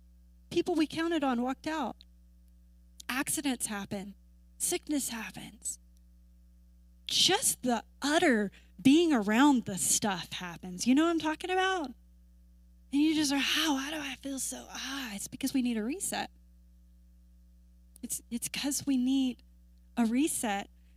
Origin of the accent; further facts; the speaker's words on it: the South, United States; Because growing up in the South, and we hear about getting saved